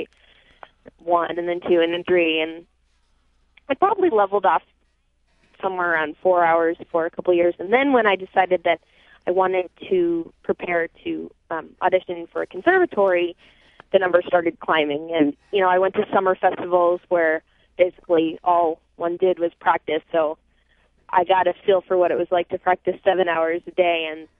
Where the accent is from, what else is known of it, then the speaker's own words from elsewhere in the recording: Pennsylvania, United States; growing up outside of Philadelphia, it had been a dream of mine since I was 6 years old.